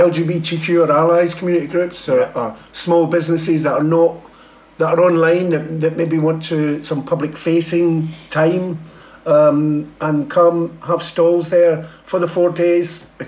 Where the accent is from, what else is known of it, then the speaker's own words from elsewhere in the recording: Scotland, United Kingdom; if you can get, being Scottish, you can get somebody else to pay for it, why not?